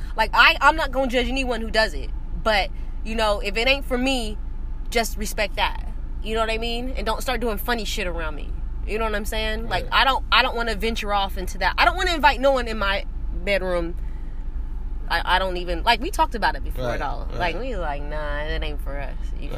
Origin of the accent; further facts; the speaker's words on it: Chicago, Illinois, United States; I'm from Chicago.